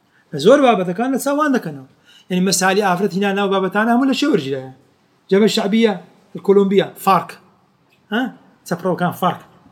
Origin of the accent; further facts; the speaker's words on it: Palestine; وأنا فلسطيني